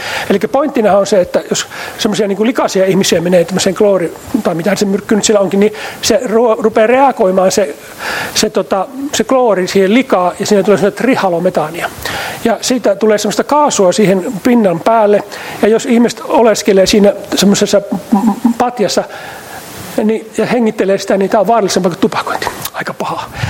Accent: Central Finland, Finland; Olkoon vaikka Saarella, mistä mä kotoisin.

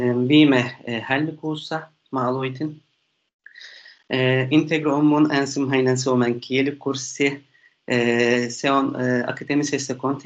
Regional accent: Turkey; Finnish is a second language; moved away as an adult; now in Finland; ja mä oon kotoisin Turkista.

